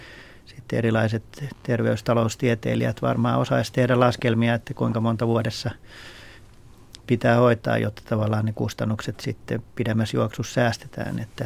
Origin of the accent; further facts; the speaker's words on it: Espoo, Uusimaa, Finland; Esimerkiksi mun kotikaupungissa Espoossa on yksi terveysasema